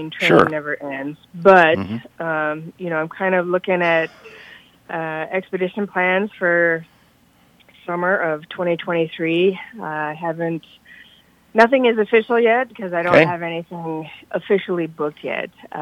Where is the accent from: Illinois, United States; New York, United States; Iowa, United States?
Iowa, United States; I was born and raised here, and I've lived my entire life in Iowa